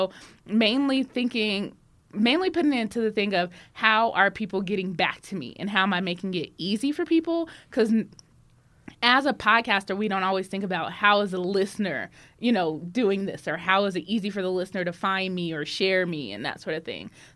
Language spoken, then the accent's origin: English; Denver, Colorado, United States; Yes, born and raised in Denver, not far from here, in City Park.